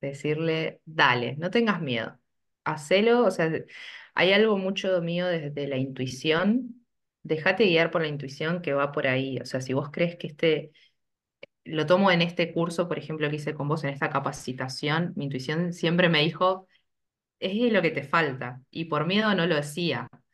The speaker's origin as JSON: {"language": "Spanish", "region": "Neuquén", "country": "Argentina", "said": "Yo vivo en Neuquén, soy de Neuquén"}